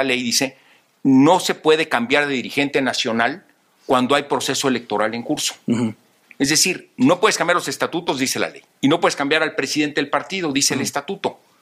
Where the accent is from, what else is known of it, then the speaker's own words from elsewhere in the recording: Mexico City, Mexico; Y luego nos vinimos a la Ciudad de México. Yo llegué a la Ciudad de México a los 6 años de edad.